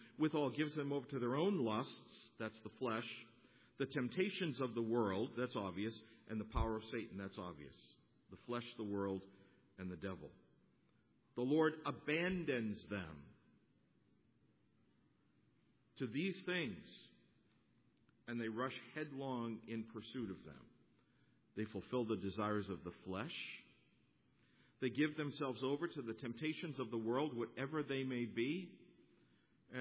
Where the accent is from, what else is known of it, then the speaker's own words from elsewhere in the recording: Northeast, United States; I grew up in the Northeast. And I can tell you about all of the places just in the city where I live